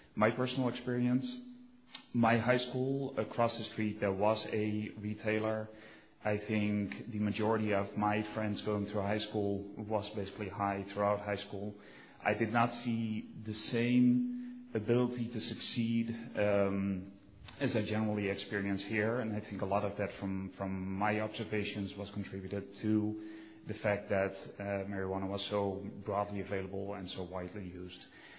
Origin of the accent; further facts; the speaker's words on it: Netherlands; English is a second language; moved away; I grew up in the Netherlands, probably one of the most open countries when it comes to marijuana.